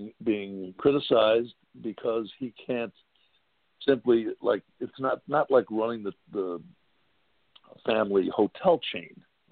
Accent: Oswego, New York, United States; I'll tell people I'm from Oswego, and they go, oh, down on the southern tier? No, no, no, that's Owego.

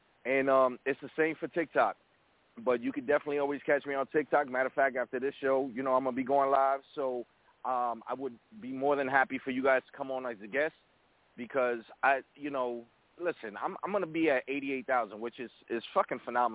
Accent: New York City, New York, United States; When I was growing up, because I'm a 70s baby, so I grew up with the hip-hop. And I grew up in the Bronx, so it was there.

